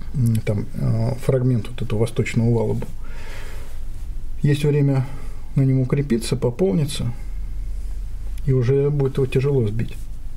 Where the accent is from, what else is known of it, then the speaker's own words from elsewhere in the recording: Tashkent, Uzbekistan; в мой родной город Ташкент эвакуировали авиазавод